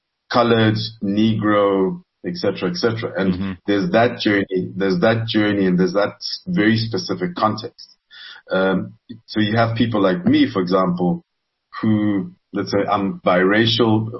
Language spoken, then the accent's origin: English; Lesotho; When I was growing up in Lesotho, I was my father's son. My father was well known in the society. It was a small, obviously a smaller kind of society and smaller city than Johannesburg.